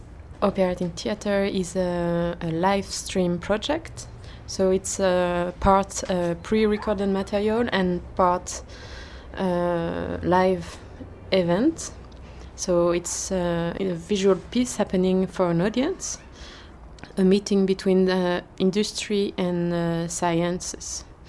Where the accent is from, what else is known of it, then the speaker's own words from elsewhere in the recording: France; English is a second language; now in Brussels, Belgium; I'm from France, but I live and work in Belgium, in Brussels.